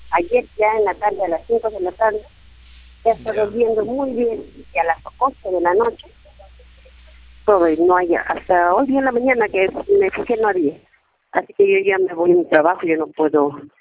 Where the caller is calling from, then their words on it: Huaraz, Ancash, Peru; Yo soy una usuaria de Cable Perú, o sea, por Santa Isabel de Huaraz.